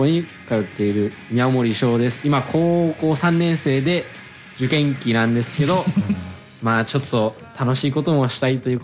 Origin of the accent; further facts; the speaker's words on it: California, United States; 生まれたのがカリフォルニア